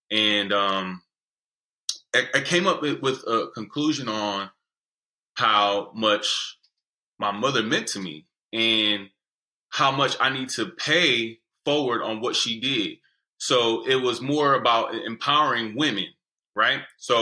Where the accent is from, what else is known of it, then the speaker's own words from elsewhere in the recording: Connecticut, United States; born there; So I come from Connecticut. I was born up there. I wasn't raised up there, but I was born in Connecticut and I'm the only child.